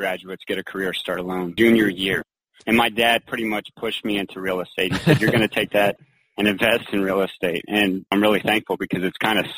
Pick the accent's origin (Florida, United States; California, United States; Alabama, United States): Florida, United States; Orlando; My dad was a single family real estate developer, and I grew up in Orlando